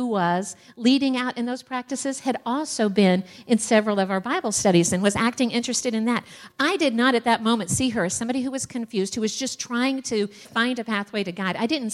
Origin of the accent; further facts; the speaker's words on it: Missouri, United States; growing up in Northeast Missouri